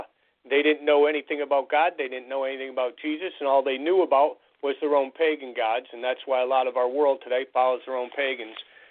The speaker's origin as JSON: {"language": "English", "region": "Connecticut", "country": "United States", "tie": "born or raised there", "moved": "yes", "lives_now": "Maine, United States", "said": "I was raised in Connecticut, was born there and raised there. I moved out of Connecticut years ago. I live in the state of Maine now."}